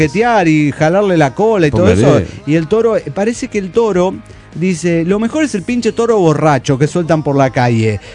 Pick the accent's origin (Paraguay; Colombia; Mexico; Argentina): Mexico; Valparaíso, Zacatecas; yo estaba en mi pueblo natal, Valparaíso, Zacatecas.